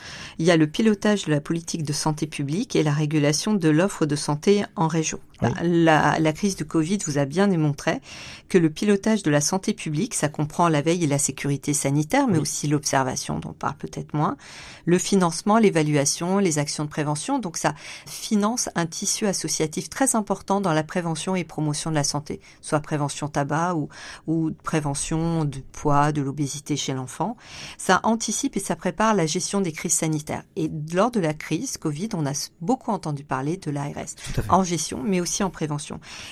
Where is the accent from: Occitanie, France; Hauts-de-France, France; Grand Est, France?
Grand Est, France; Reims; Alors, je suis marnaise, je suis née à Reims. J'ai commencé mes études de médecine à Reims.